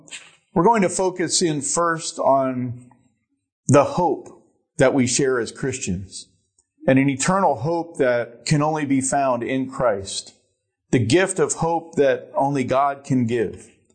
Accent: Pennsylvania, United States; growing up in Pennsylvania with cold winters and snow, that's one of the fun things we would do is race cars on the AFX track.

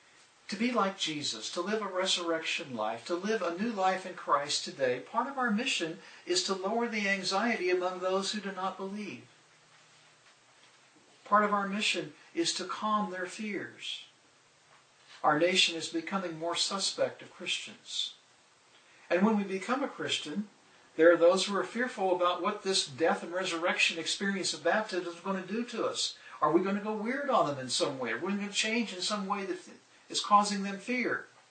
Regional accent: Missouri, United States; Since I'm from Missouri, I have to tell that little joke.

